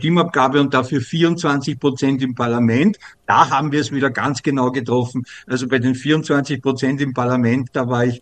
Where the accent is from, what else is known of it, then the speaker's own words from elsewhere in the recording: Austria; Ja, als Österreicher, ich muss ja zugeben